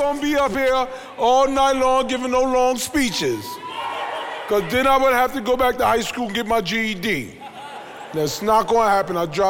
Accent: Bronx, New York, United States; I'm from the Bronx. I'm from the Boogie Oogie. And like together we from the streets. And that's what I love about them, man. I grew up in Highbridge Projects.

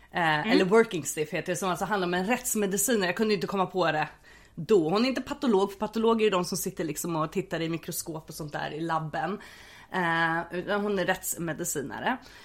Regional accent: Stockholm, Stockholm County, Sweden; Ja, jag är uppvuxen på Söder under 30-talet och känner mig hyvens.

